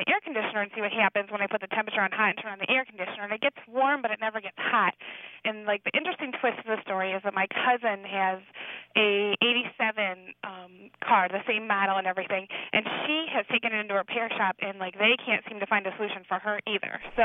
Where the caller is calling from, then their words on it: Oxford, Ohio, United States; I'm calling from Oxford, Ohio.